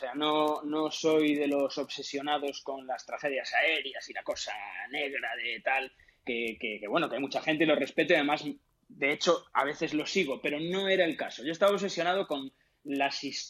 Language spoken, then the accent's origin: Spanish; A Coruña, Galicia, Spain; also born or lived in Ferrol; yo soy coruñés de Ferrol, porque nací en Ferrol, que está a 50 kilómetros de Coruña, pero con muy pocos años me fui a Coruña, así que me considero coruñés, sí